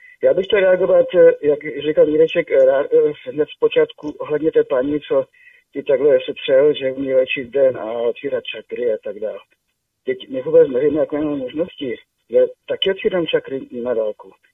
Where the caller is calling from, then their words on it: Karviná, Moravian-Silesian Region, Czechia; Já jsem jenom … z Karviné.